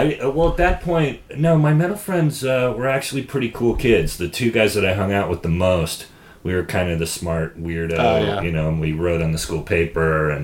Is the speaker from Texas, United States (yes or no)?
no; Sonoma, California, United States; born or raised there